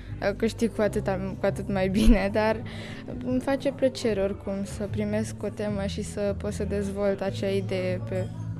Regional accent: Bucharest, Romania; sunt din București, sunt în clasa a 6-a, am 12 ani și învăț la școala gimnazială Herăstrău.

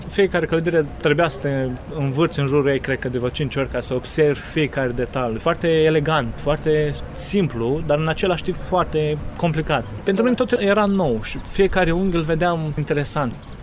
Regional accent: Romania; că sunt din România și ar trebui să tac mai puțin

